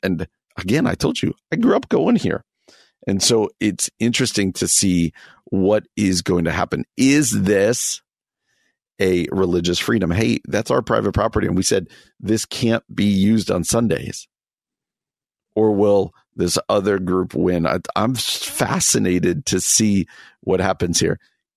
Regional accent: New Jersey, United States; People from the East Coast, particularly where I grew up in New Jersey, flock to the Jersey Shore.

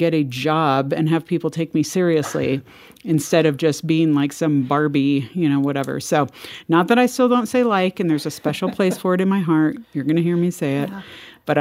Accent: California, United States; accent: Valley Girl; I grew up in California in the 80s and 90s. And basically, that was the era of not that this hasn't continued, but what they used to call the Valley Girl. And just a general California dialect is

